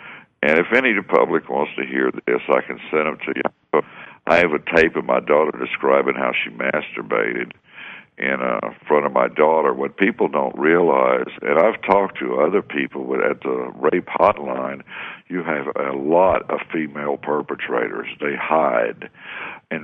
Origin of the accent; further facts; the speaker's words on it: Louisiana, United States; I'm from Louisiana.